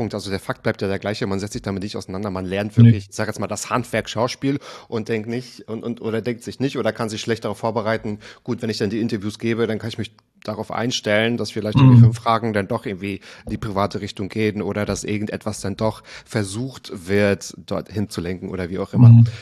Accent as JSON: {"language": "German", "town": "Waren", "region": "Mecklenburg-Vorpommern", "country": "Germany", "said": "An der Müritz. Kennst du Waren an der Müritz?"}